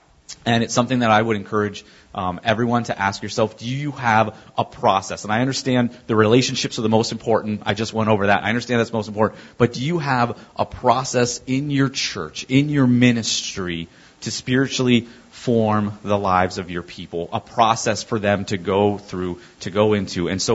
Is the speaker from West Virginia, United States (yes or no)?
no; North Collins, New York, United States; so I'm from North Collins, New York, which is about a half hour south of Buffalo. And Buffalo, New York, so western New York, close to Lake Erie.